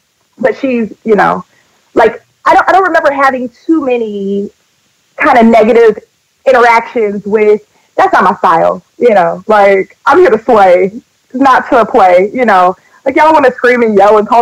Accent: Detroit, Michigan, United States; I'm from Detroit in real life

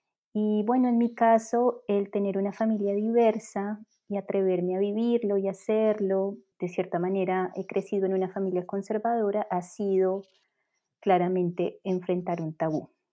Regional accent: Colombia; moved away as an adult; now in Switzerland; soy colombiana, vivo en Suiza hace 4 años.

